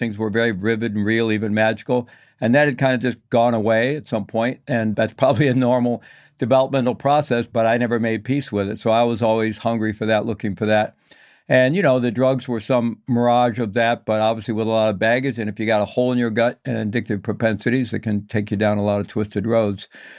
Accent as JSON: {"language": "English", "region": "Midwest", "country": "United States", "tie": "born or raised there", "said": "And I grew up in the Midwest, Roman Catholic upbringing, basically a good family"}